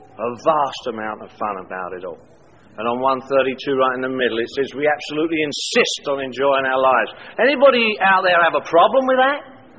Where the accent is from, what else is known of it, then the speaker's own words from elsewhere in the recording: London, United Kingdom; Now, I'm from London, England. That thought had never even occurred to me. It had never occurred to me to go back to England.